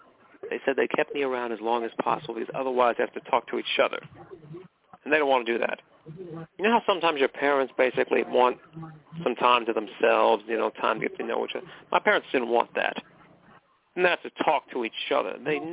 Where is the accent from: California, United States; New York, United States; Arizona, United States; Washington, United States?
California, United States; McKinleyville; That's my home alma mater. I'm from McKinleyville. McKinleyville, where horses have the right of way.